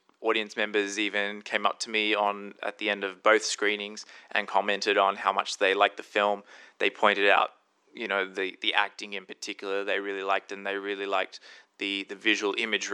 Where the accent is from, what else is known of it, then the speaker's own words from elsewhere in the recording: Australia; from my point of view, being Australian